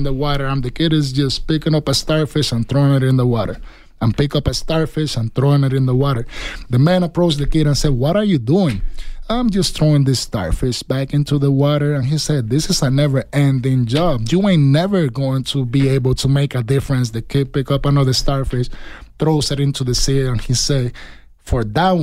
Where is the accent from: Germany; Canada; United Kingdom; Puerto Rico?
Puerto Rico; English is a second language; You guys excuse, because I'm Puerto Rican. My accent sometimes